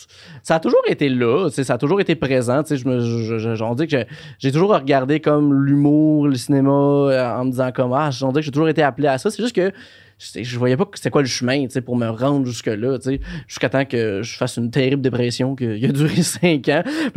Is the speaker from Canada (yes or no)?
yes; Sainte-Mélanie, Quebec, Canada; je suis né à Sainte-Mélanie. Ben, je suis né à l'hôpital de Joliette, mais je viens de Sainte-Mélanie. J'ai grandi là, mon père a sa ferme là aussi, qui est à côté de Saint-Jean-de-Mata